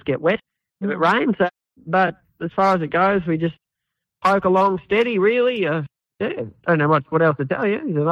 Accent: Queensland, Australia; moved away; Sunshine Coast, Mullaney on the Sunny Coast. So I left there a while ago and it's been poking around ever since.

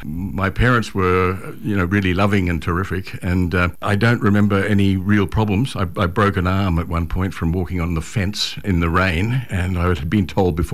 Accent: Maryborough, Queensland, Australia; born there; I was born in 1956 in Maryborough in Queensland.

